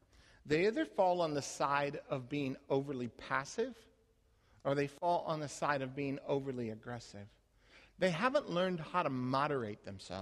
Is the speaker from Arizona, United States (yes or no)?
yes; Phoenix, Arizona, United States; also born or lived in Dallas; Now, I grew up in Phoenix, Arizona, lived in Dallas, Texas, 20 years.